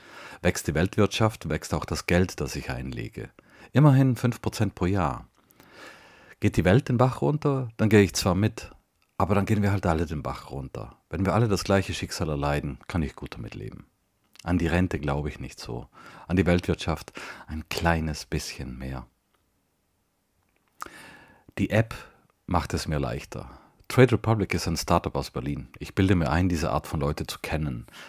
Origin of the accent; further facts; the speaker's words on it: Trentino-Alto Adige, Italy; dass ich als Südtiroler eigentlich ja eh nicht dazugehöre